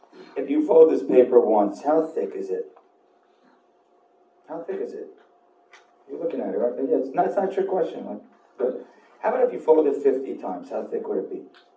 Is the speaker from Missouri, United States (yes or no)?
no; Deal, New Jersey, United States; When I was a little boy, I grew up in Deal all year round, and I went to school in Lakewood.